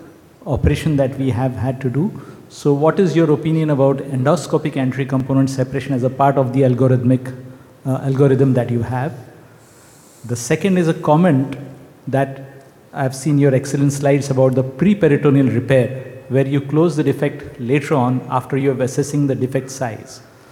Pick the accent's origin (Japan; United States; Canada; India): India; from India.